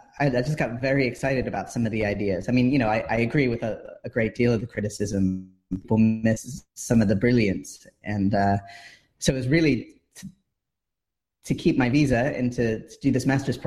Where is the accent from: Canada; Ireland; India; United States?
United States; now in United Kingdom; I'm originally from the States, and I was trying to work out a visa situation to stay here in the UK